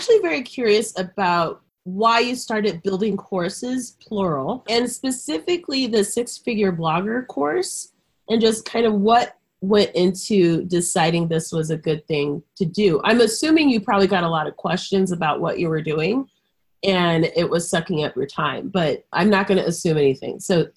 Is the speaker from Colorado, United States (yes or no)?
yes; Boulder, Colorado, United States; I grew up in Boulder, so, so I'm like, this is speaking to me.